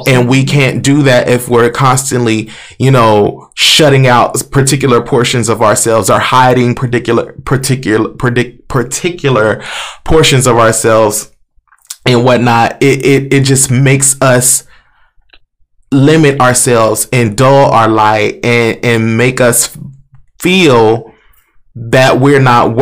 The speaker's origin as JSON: {"language": "English", "town": "Tulsa", "region": "Oklahoma", "country": "United States", "said": "I'm from North Tulsa, so I don't know about X, Y, and Z."}